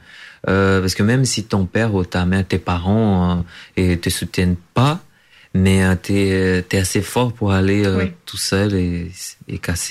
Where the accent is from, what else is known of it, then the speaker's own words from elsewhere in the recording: Bahia, Brazil; now in Paris, France; Moi, je suis originaire du Brésil, je suis brésilien et de Bahia.